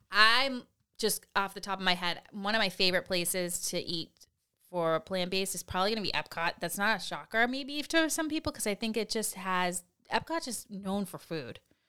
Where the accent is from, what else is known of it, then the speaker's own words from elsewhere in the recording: New England, United States; But because we're from New England, and we have talked about this in the past, about the Beach Club kind of being similar to Cape Cod here at home for us